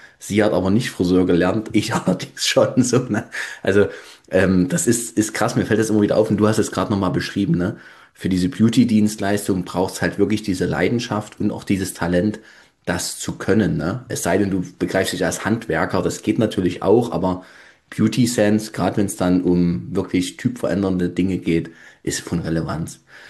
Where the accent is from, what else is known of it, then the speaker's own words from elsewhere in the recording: Nossen, Saxony, Germany; in meiner Heimatstadt Nossen